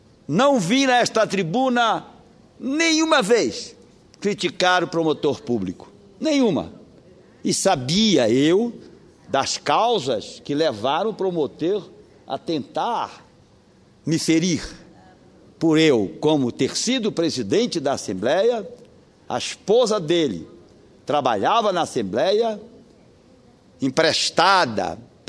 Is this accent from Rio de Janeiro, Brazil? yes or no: no; Salvaterra, Pará, Brazil; Vim de uma família pobre. Vim do Marajó. Meus pais eram taberneiros, pobres